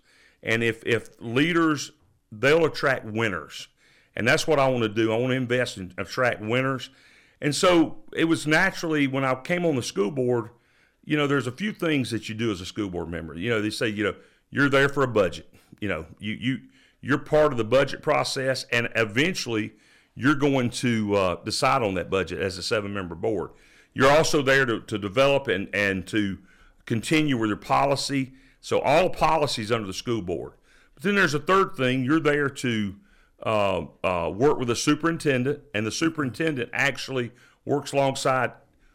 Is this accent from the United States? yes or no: yes; Billerica, Massachusetts, United States; as you said, I'm from Billerica, born and raised Billerica, 1984, class of 1984, Billerica High School.